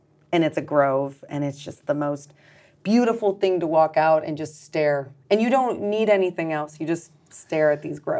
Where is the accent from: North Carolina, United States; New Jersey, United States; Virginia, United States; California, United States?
California, United States; Sebastopol; So I'm from Sonoma County. I'm from Sebastopol north.